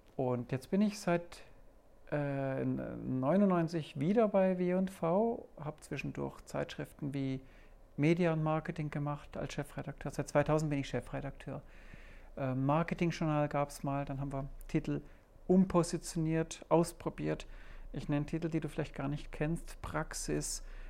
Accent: Stuttgart, Baden-Württemberg, Germany; Wo komme ich her? Ich bin in Stuttgart aufgewachsen. Man hört viele Zischlaute noch bei mir

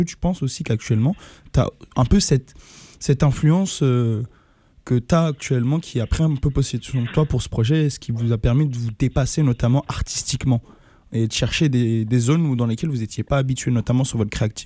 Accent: France; Moi, je viens de France, quand je vois ce genre de climat, je suis pas très safe.

